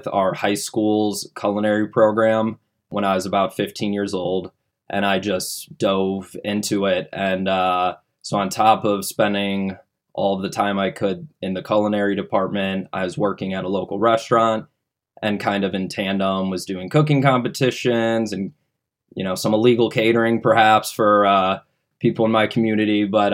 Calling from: Villa Park, Illinois, United States; I'm calling from Villa Park, Illinois.

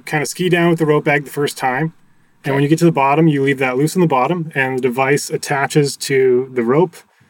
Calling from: Vancouver, British Columbia, Canada; I'm calling from Vancouver, Canada

